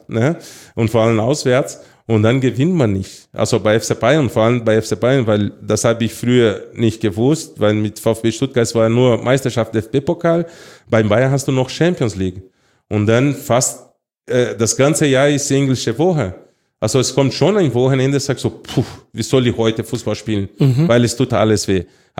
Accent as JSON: {"language": "German", "country": "Brazil", "tie": "born or raised there", "also_born_or_lived": "Munich, Germany", "said": "Brasilien, ich bin aufgewachsen in Brasilien geboren, aber die Zeit, dass ich hier in Deutschland gelebt habe und sogar in München, das 6 Jahren war"}